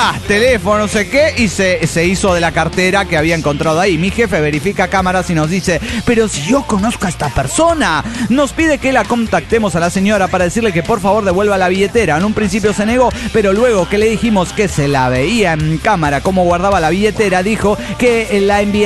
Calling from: Golden, Colorado, United States; de Golden Colorado.

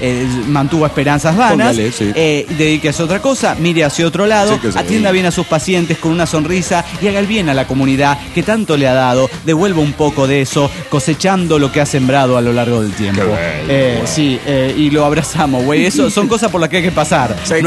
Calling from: Puno, Peru; de Puno, Perú.

